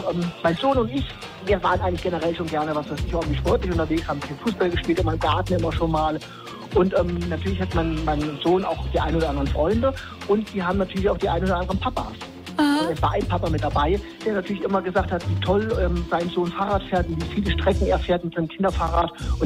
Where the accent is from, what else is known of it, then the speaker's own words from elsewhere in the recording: Göppingen, Baden-Württemberg, Germany; Und zwar 50 Kilometer von meinem Heimatort Göppingen bis nach Ulm.